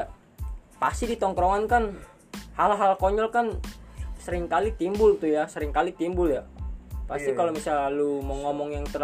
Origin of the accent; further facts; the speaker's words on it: East Nusa Tenggara, Indonesia; gue berasal dari Flores, orang timur.